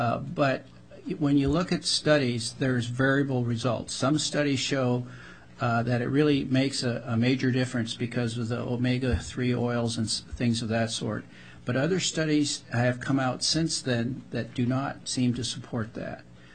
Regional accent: Wrangell, Alaska, United States; now in Juneau, United States; I am a family physician born and raised in Wrangell, Alaska. I currently practice in Juneau

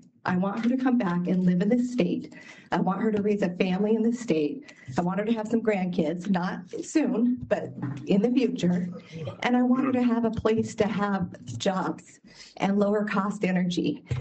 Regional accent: Homer, Alaska, United States; I'm from the Kenai Peninsula, specifically from Homer

